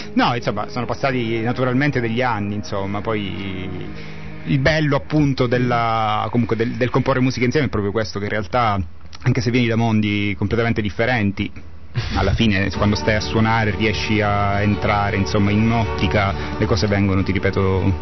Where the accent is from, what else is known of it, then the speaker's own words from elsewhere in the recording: Syracuse, Sicily, Italy; now in Bologna, Italy; Io in realtà appunto non sono di Bologna, naturalmente, vengo dal profondo sud, vengo da Siracusa e mi ero trasferito qui per studiare